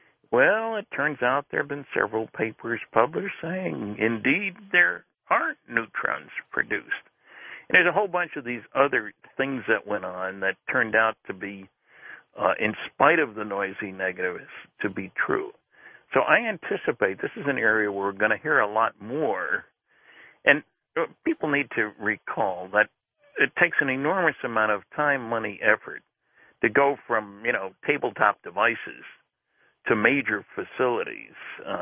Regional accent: Linden, New Jersey, United States; I grew up in Linden, New Jersey.

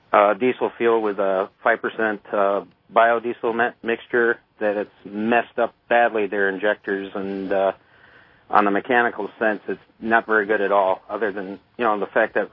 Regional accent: Oregon, Wisconsin, United States; I'm from Oregon, Wisconsin.

